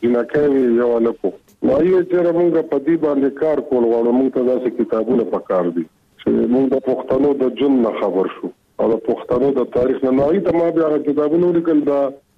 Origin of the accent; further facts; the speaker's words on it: Afghanistan; زه پښتون یم. او خپل خپل تعارف … هم زموږ د افغانستان